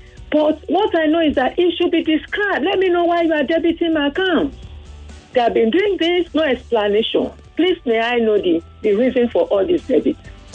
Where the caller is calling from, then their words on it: Ikorodu, Lagos, Nigeria; Now, I'm calling from Ikorodu.